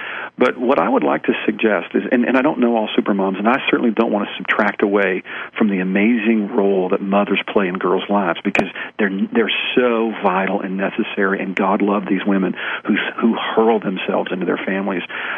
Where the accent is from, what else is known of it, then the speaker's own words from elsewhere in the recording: Texas, United States; I was raised here in Texas with a very acute style